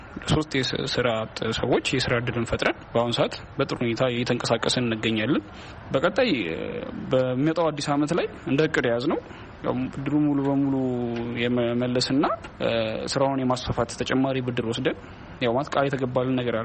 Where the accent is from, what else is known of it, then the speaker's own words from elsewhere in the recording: Dire Dawa, Ethiopia; ያው እኔ ተወልጄ ያደግኩት እዚሁ በድሬዳዋ ከተማ ሲሆን ያው ትምህርቴንም ከአንደኛ ደረጃ እስከ ሁለተኛ ደረጃ ድረስ በድሬዳዋ ከተማ ነው ጠናቀቅኩትኝ።